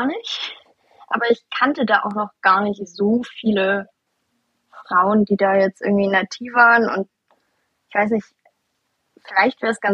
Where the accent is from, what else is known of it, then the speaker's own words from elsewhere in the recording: Stuttgart, Baden-Württemberg, Germany; Also ich komme damals aus Stuttgart